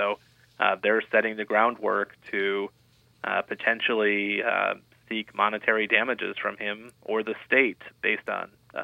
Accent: Illinois, United States; I'm originally from Illinois, and they don't do that in Illinois.

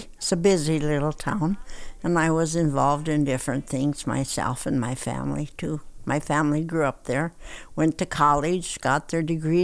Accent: Medora, North Dakota, United States; now in Minot, United States; Medora. But I came to Minot from Ray, North Dakota.

